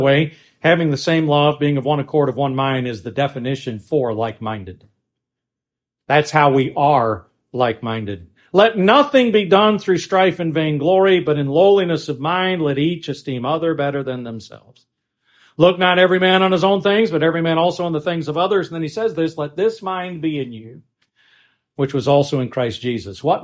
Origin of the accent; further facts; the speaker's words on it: Pennsylvania, United States; Where I was born and raised in Northeast Pennsylvania, they would come out of Canada, and they would go by, and at times they would think clouds were going across.